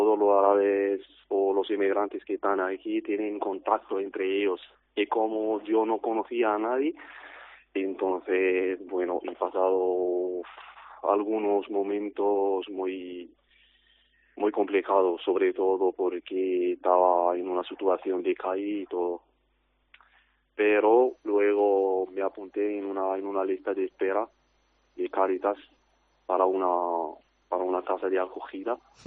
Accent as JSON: {"language": "Spanish", "country": "Algeria", "second_language": "Spanish", "moved": "as an adult", "lives_now": "Murcia, Spain", "said": "tengo 36 años, soy argelino y bueno, llevo aquí en España casi un año y medio y casi un año en Murcia."}